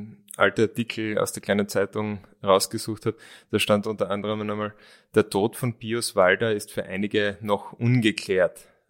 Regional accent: Graz, Styria, Austria; als Grazer, als Stadtmensch kennen wir da überhaupt nicht aus

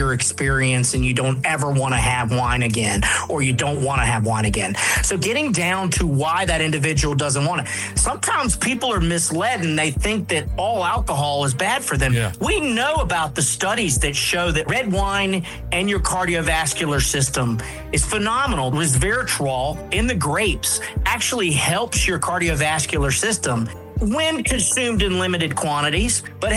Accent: North Carolina, United States; this state, North Carolina, has to offer, my home state.

